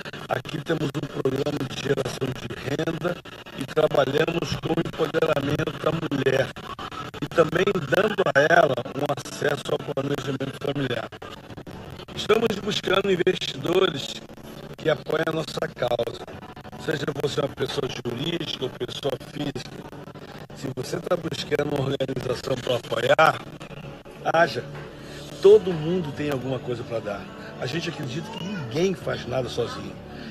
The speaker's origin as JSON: {"language": "Portuguese", "region": "Rio de Janeiro", "country": "Brazil", "tie": "born or raised there", "said": "Eu confesso para vocês que eu tenho 60 anos, sou carioca da Gema."}